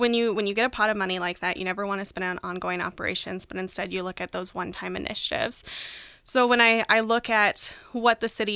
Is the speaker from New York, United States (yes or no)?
no; Rapid City, South Dakota, United States; I'm actually from Rapid City.